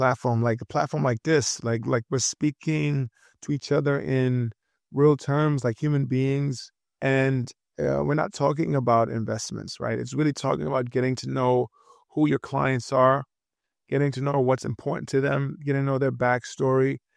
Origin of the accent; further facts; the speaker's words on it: New York, United States; Listen, I'm from New York, so, you know, deep down aside